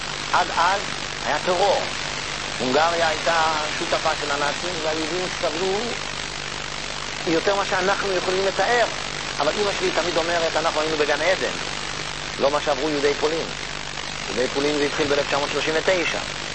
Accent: Netanya, Central District, Israel; גם קרבה משפחתית וגם אנחנו מנתניה

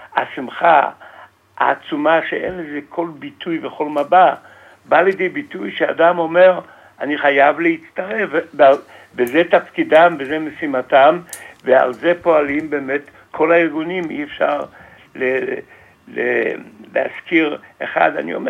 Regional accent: Jerusalem, Jerusalem District, Israel; אני ירושלמי, אני ארץ ישראלי בדם, בנפש וברוח ובנשמה

